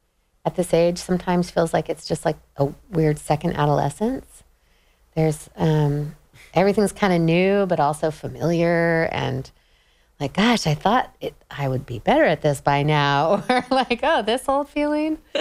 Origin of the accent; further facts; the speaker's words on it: Sacramento, California, United States; growing up in Sacramento, which is a dude-heavy music scene in Sacramento in the 90s